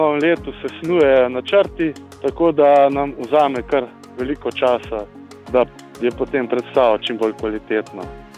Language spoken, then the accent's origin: Slovenian; Medvedje Brdo, Central Slovenia, Slovenia; Ne, jaz sem iz Medvedjega Brda.